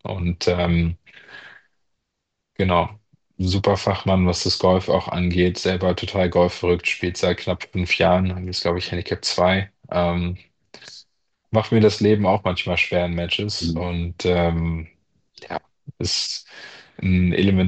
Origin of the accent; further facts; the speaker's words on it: Hamburg, Germany; gerade als Hamburger weiß man, dass es auch nicht so schöne Golftage gibt, zumindest wettertechnisch.